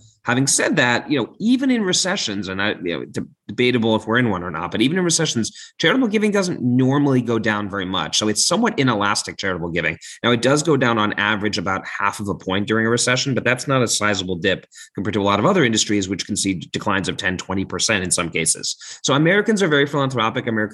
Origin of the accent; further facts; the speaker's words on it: London, United Kingdom; also born or lived in Hong Kong / New York City, United States; now in United States; I was born in Asia. I was born in Hong Kong, kind of interesting, and then grew up in London, England, and eventually made my way to the US